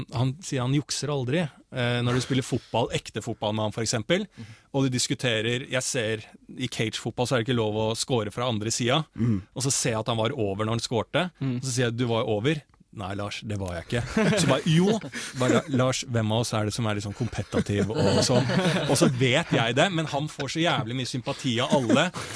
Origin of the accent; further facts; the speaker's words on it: Bærumsverk, Akershus, Norway; also born or lived in Finland; og vokst opp med beste vestkant i Bærum. Jeg har vokst opp på Bærumsverk